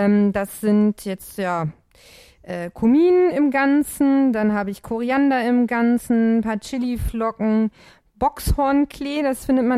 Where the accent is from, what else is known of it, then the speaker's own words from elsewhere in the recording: Lower Saxony, Germany; born there; ich komme ja aus dem VW-Land, ne? Also bin ja nur ein paar Kilometer von Wolfsburg entfernt geboren.